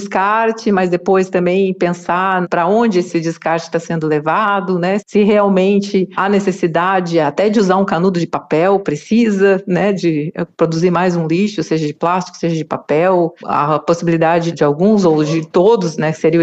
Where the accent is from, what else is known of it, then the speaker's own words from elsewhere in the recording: Brazil; enquanto ser humano, enquanto brasileiro